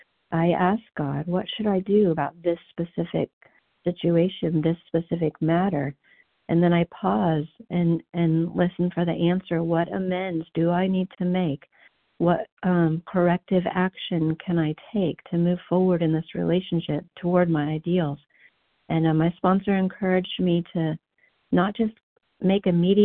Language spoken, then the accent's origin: English; Missouri, United States; from Missouri, so grateful to have the miracle of being recovered today.